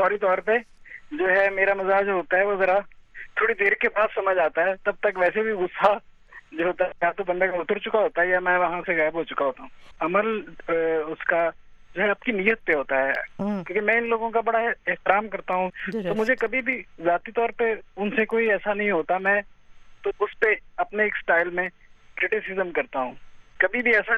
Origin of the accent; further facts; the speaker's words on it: Gujranwala, Punjab, Pakistan; born there; میں بچپن میں گجرا والا میں پیدا ہوا